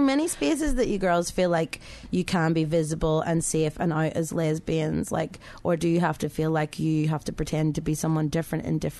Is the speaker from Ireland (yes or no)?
yes; Ireland; even growing up in Ireland